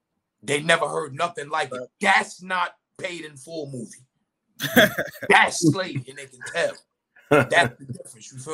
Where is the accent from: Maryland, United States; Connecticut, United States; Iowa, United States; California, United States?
Connecticut, United States; Hartford; a lot of shit y'all don't recognize because I'm from Hartford. It ain't popular.